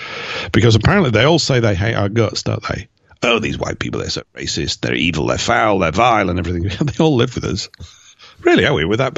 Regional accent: Yorkshire and the Humber, United Kingdom; I'm a Yorkshireman. I come from Yorkshire, so that's what I am. I claim it.

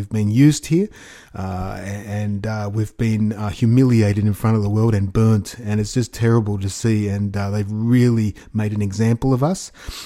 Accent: Australia; We are the Australian people.

